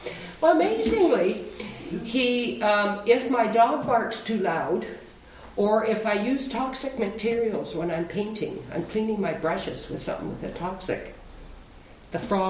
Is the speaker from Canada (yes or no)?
yes; Vancouver, British Columbia, Canada; I came from Vancouver, went to Halifax, and did my intensive study down there, then came out here.